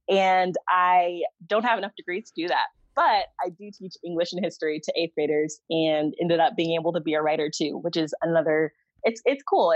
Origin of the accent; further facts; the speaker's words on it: Houston, Texas, United States; also born or lived in Oxford, United Kingdom; I grew up in Houston, Texas, and my dad was always a pastor my entire childhood. We did a short stint in Oxford in the UK while he was, studying for his graduate degree, came back to Texas